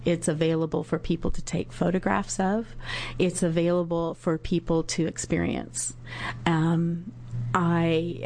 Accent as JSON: {"language": "English", "town": "Sherwood", "region": "Oregon", "country": "United States", "said": "I'm from Clackamas County, Sherwood, Oregon."}